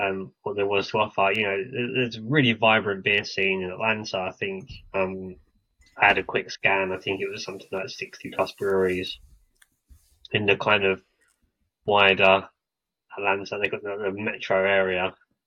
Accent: England, United Kingdom; Just because I'm English, you give me an English ale

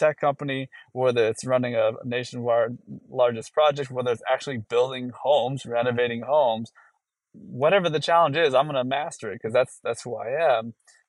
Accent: Nevada, United States; the deadline for the first state, which happened to be my home state, Nevada, to get onto the ballot.

